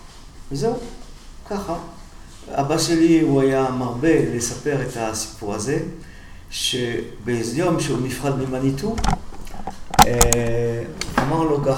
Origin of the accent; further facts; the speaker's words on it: Sevran, Île-de-France, France; וחיפשתי בפרוור איפה שהייתי, בסוברן, בסן סנלי, זה ליד פריז